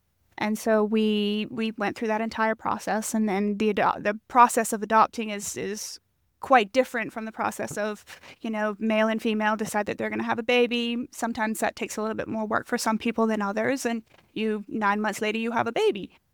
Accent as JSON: {"language": "English", "country": "Bahamas", "tie": "born or raised there", "said": "You are not the first person that has compared my growing up in the Bahamas to Moana"}